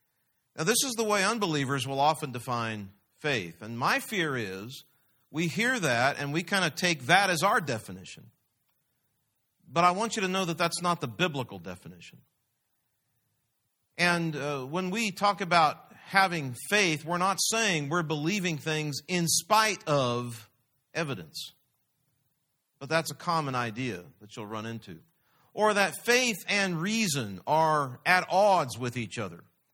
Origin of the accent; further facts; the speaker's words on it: California, United States; And that wasn't so much me because I was from California, but it's a different story.